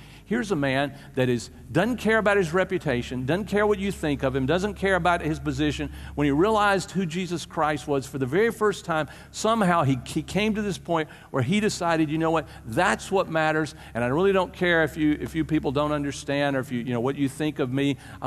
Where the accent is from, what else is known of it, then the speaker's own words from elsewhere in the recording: Easley, South Carolina, United States; You know, I grew up in Easley, 6,000 people, you know, and I'm educated.